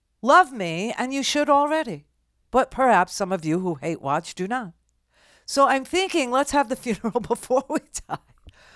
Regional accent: United States; It used to be like very fulfilling for me as an American.

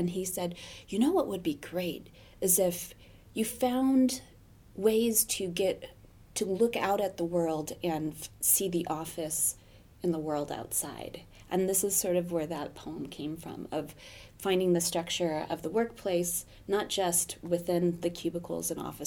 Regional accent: Salem, Oregon, United States; Well, I'm from Salem, Oregon.

